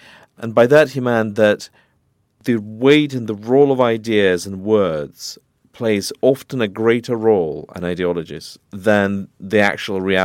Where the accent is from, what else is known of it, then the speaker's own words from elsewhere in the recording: Moscow, Russia; moved away as an adult; also born or lived in London; I was born in Moscow, I grew up there, I got my first degree there